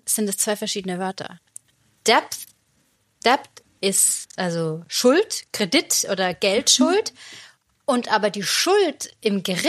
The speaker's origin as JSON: {"language": "German", "country": "Germany", "said": "ich rede jetzt mal von mir als Deutsche"}